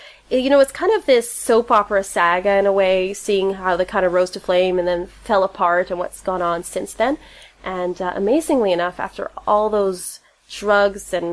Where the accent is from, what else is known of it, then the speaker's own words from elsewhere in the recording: LaSalle, Manitoba, Canada; I was raised in LaSalle. LaSalle is, right now, it's a bedroom community. It's got over 1,000 people in it. But when I was a kid, it was not that. It was about 300 people. It's a tiny little French town.